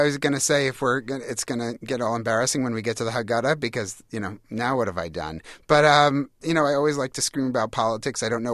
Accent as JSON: {"language": "English", "region": "New York", "country": "United States", "tie": "born or raised there"}